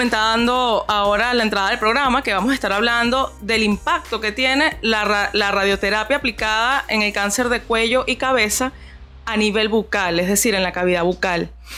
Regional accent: San Juan de los Morros, Guárico, Venezuela; San Juan de los Morros, estado Guárico, mi San Juan querido, de donde soy yo.

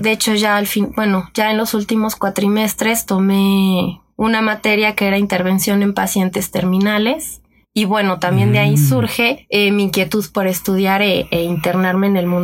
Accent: Mexico City, Mexico; soy aquí de la Ciudad de México. Mi formación profesional soy psicóloga, estudié en la Universidad del Valle de México, pero en Guadalajara, estuve viviendo allá un par de años.

